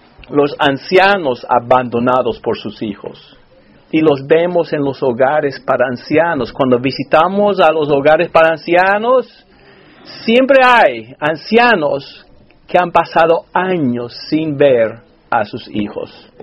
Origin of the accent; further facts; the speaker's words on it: Alabama, United States; now in New Jersey, United States; Yo me crié en Alabama. Y me gusta Alabama, no me entiendan mal. Pero en un lugar bastante llano.